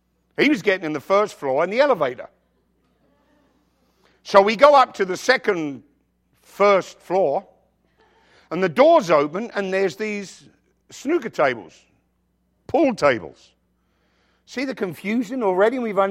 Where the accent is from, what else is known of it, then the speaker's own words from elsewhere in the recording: England, United Kingdom; Well, actually, I'm from England, and we don't play pool in England. We play snooker.